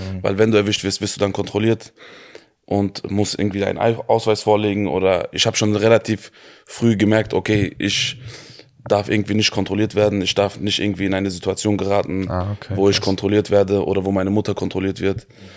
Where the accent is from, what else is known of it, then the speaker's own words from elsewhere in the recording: Wiesbaden, Hesse, Germany; Gefühlt, ich bin auf der Straße groß geworden. Und ich bin auch alleine, habe mich in Wiesbaden bewegt zwischen Wellrittstraße und Dürerplatz damals. Laden von meinem Vater war dort.